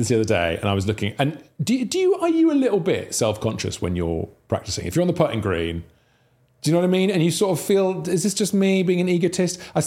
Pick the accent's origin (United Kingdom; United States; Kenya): United Kingdom; Monmouth, Wales; We'd drive up the A449 back to my hometown, Monmouth